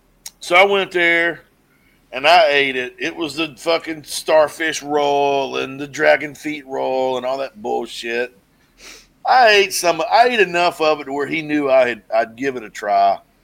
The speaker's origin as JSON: {"language": "English", "region": "North Carolina", "country": "United States", "said": "I love to eat now, but I'm from North Carolina, so, you know, I'm real I like grits and, you know, biscuits and gravy and country ham."}